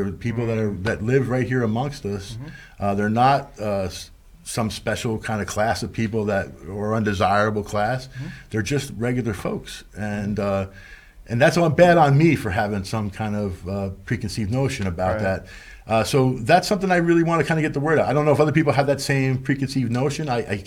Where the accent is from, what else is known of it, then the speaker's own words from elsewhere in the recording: Baltimore, Maryland, United States; I'm from Baltimore originally.